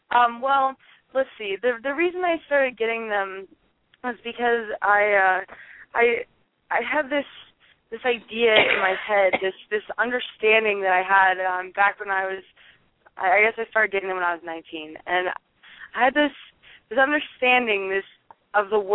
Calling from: Boulder, Colorado, United States; I'm calling you from Boulder, Colorado.

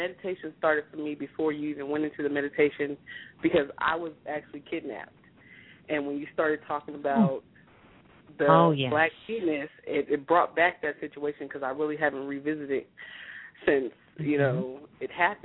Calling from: San Diego, California, United States; Calling from San Diego.

